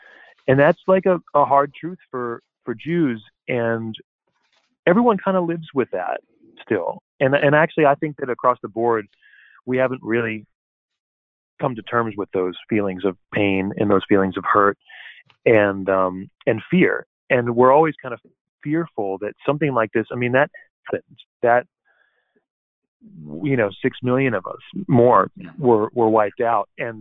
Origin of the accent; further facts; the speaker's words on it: Brooklyn, New York, United States; And for us being from the North, you know, I'm from Brooklyn, and people ask all the time, you know, how did you come to love bluegrass?